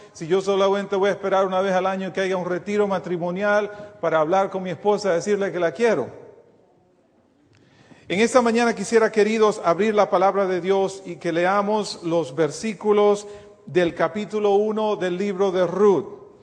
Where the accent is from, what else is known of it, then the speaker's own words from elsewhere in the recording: Dominican Republic; moved away; yo salí de la República Dominicana no porque había abundancia, sino que fuimos, como yo digo, refugiados económicos.